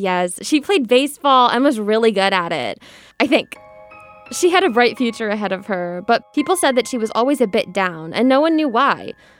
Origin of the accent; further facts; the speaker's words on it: Belfair, Washington, United States; Last week, in my hometown of Belfair, Washington, we were thrown, catapulted even, into the national news